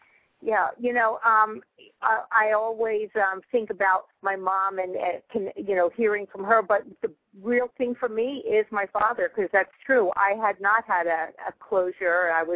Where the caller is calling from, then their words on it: Puerto Vallarta, Jalisco, Mexico; I'm calling from Puerto Vallarta, Mexico.